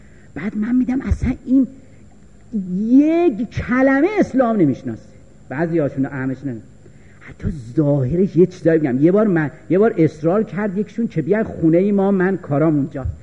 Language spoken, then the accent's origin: Persian; Iran; ایرانیت که چیز بدی نیست، منم ایرانیم